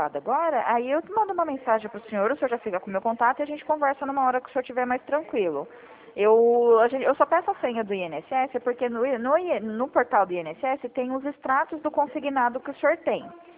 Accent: Santa Bárbara d'Oeste, São Paulo, Brazil; eu sou de Santa Bárbara

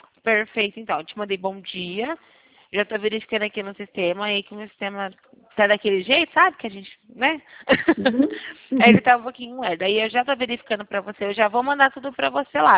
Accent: São Paulo, Brazil; eu sou aqui de São Paulo, a gente fica aqui em São Paulo.

